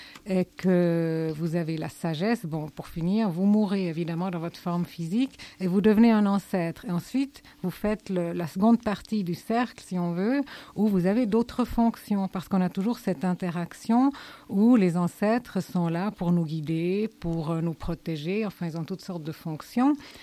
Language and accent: French; South Africa; comme on les appelle chez nous, en Afrique du Sud